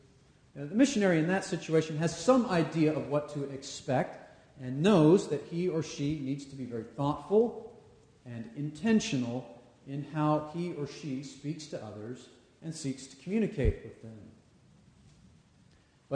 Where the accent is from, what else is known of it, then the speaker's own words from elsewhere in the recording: Washington, United States; I come from the West Coast, the Pacific Northwest, Washington State, to be precise